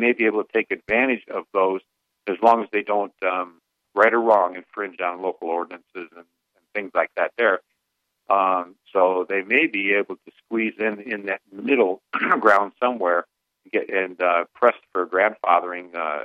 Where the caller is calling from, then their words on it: Evansville, Indiana, United States; Evansville.